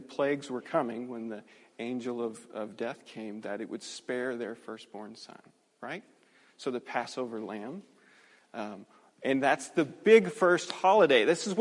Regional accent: Texas, United States; where I grew up in Texas, you had to drive 6 hours to find something to climb, right?

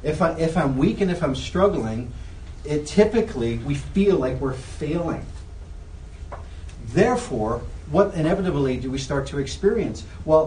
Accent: Ireland; I think you probably hear my accent a little bit. Well, I don't really talk like that anymore, but I never did. Most people think you do. When you come from Ireland, everybody thinks that you're like a leprechaun.

